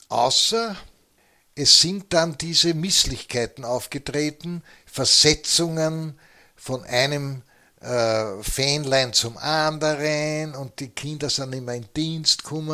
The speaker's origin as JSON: {"language": "German", "region": "Vienna", "country": "Austria", "tie": "born or raised there", "said": "Wir sind in die innere Stadt marschiert, aus 5 Haus, also Schmelz. Das war meine Heimat."}